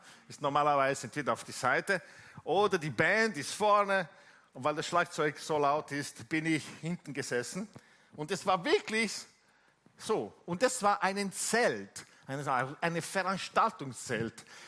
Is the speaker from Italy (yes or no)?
yes; Italy; German is a second language; Ich komme aus Italien